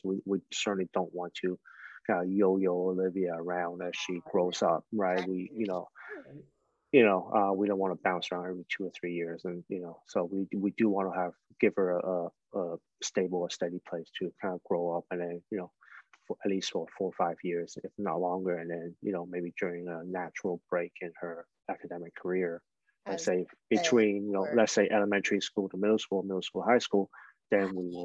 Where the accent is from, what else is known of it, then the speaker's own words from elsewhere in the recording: Canada; also born or lived in Hong Kong; First of all … I'm a Hong Kong-born Chinese Canadian. I was born in Hong Kong, raised in Canada, educated in Canada.